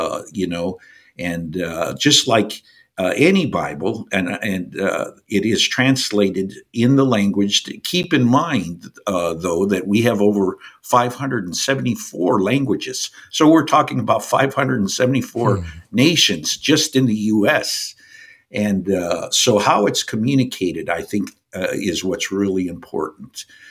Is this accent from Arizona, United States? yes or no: yes; Phoenix, Arizona, United States; I am from Phoenix, Arizona. There are over 140,000 Native peoples in Phoenix.